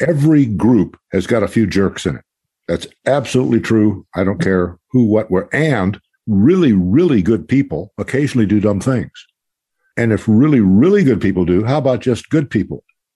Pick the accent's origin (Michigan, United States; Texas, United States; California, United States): California, United States; Los Angeles; Well, I grew up in the Los Angeles area